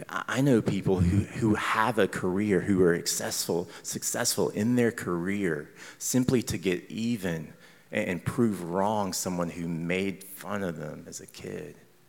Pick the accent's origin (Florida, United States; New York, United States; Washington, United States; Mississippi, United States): Mississippi, United States; I mean, I'm from Mississippi. Like, if it were to start anywhere, like, that makes sense there.